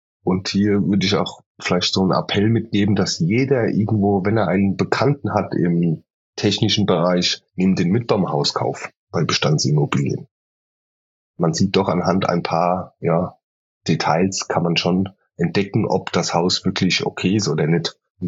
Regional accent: Aschaffenburg, Bavaria, Germany; Ich komme aus Bayern. Fahre gerne nach Aschaffenburg in die Heimat.

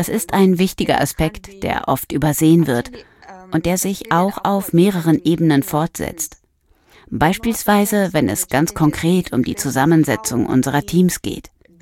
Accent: Bangladesh; moved away; hatte ich in meinem Heimatland nie die Freiheit, so zu leben, wie ich mich fühlte. Deswegen bin ich aus Bangladesch geflohen.

